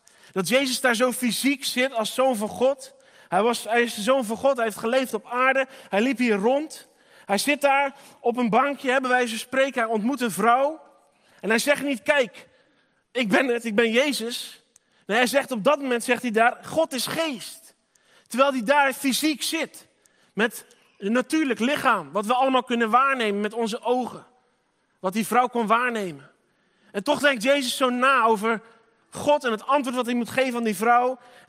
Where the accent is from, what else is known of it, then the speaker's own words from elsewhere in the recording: Rotterdam, South Holland, Netherlands; also born or lived in Barendrecht; We komen uit Rotterdam-Zuid. We wonen in Rotterdam-Zuid. Ik ben een deel van mijn leven opgegroeid in Barendrecht. Hier aan de andere kant van de sloot. En nu wonen we al een tijdje in Rotterdam.